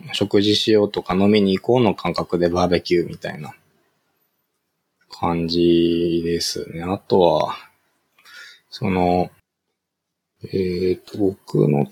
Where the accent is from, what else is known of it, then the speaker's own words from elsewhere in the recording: Tokyo, Japan; 多分昔は僕は生まれも育ちも一応東京なんですけど